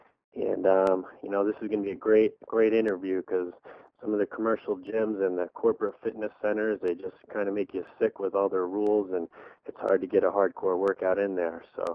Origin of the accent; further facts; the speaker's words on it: Virginia, United States; now in Tampa Bay area, United States; I grew up in Northern Virginia as a huge Redskins fan. I live in the Tampa Bay area now